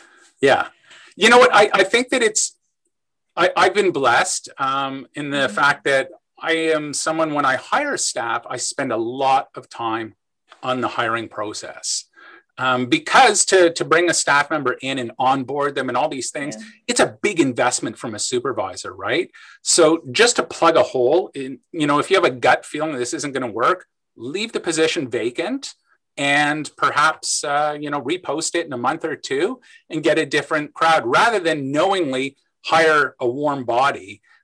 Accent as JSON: {"language": "English", "town": "London", "region": "Ontario", "country": "Canada", "tie": "born or raised there", "said": "I grew up in London, Ontario."}